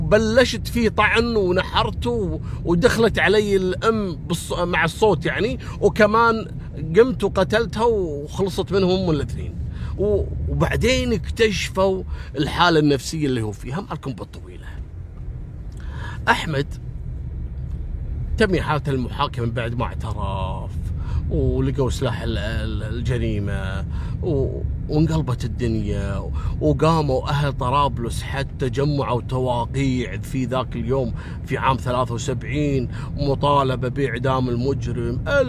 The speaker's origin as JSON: {"language": "Arabic", "country": "Kuwait", "said": "احنا عندنا في الكويت نسميه السكوتي لوتي"}